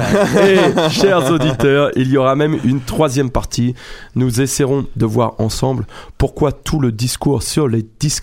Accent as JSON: {"language": "French", "town": "Rouen", "region": "Normandy", "country": "France", "accent": "Rouen", "said": "mon accent rouennais me trahit"}